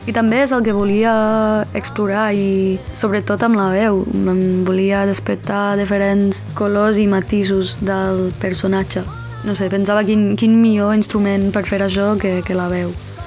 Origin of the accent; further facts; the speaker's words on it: Ireland; Catalan is a second language; moved away as an adult; now in Barcelona, Spain; Sóc irlandesa i la part … és com una part de mi que no coneixia molt, que vaig descobrir bastant tard a la vida.